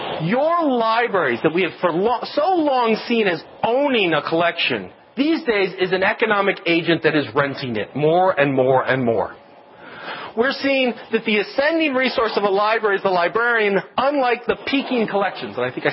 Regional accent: Glendale, Ohio, United States; I grew up in Glendale, Ohio. Glendale, Ohio is this little patch of green trees on Google Maps.

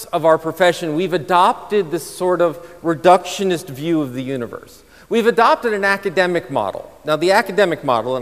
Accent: United States; yes, I am an American.

